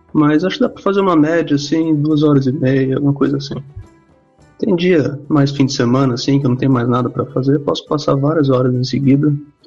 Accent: Campinas, São Paulo, Brazil; eu tenho 28 anos e sou de Campinas, São Paulo.

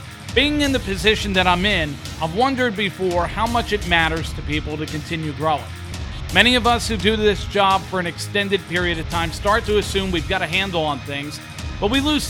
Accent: New York, United States; I was offered a chance to produce for my hometown radio station, WFAN.

